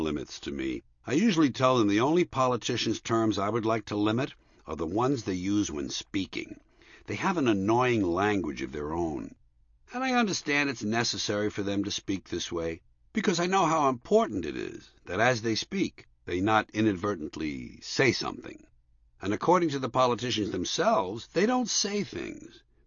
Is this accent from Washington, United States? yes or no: no; New York City, New York, United States; on a recent visit to my hometown, New York City, I was walking through the area that we used to call the Garment District.